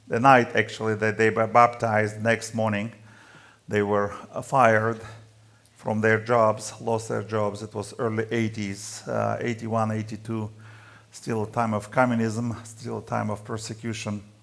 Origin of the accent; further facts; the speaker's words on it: Ukraine; English is a second language; I am from Ukraine. I was born in a former Soviet Union. My mother and father and my grandmother were believers. We were living in a very small village, and I got saved when I was 20.